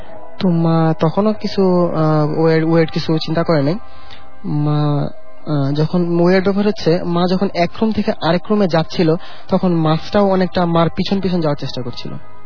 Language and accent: Bangla; Gouripur, Mymensingh Division, Bangladesh; গৌরীপুর ময়মনসিংহ থেকে এসেছি।